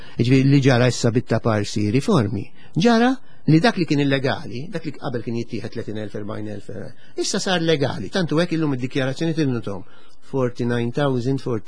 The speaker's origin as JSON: {"language": "Maltese", "town": "Sliema", "region": "Central Region", "country": "Malta", "said": "jien minn ta' Sliema, Slimis."}